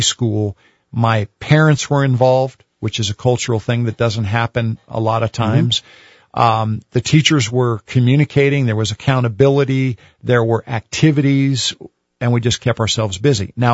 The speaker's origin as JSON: {"language": "English", "town": "Albuquerque", "region": "New Mexico", "country": "United States", "tie": "born or raised there", "said": "So I was raised in the Albuquerque Public Schools, all the way from first grade, all the way through high school."}